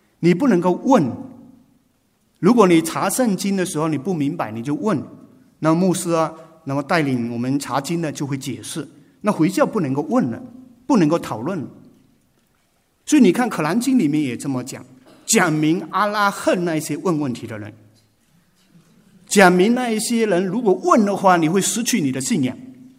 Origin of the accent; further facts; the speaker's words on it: Malaysia; also born or lived in Africa; 我们是马来西亚长大，马来西亚很多回教徒，我们在非洲十几年时间都跟回教徒在一起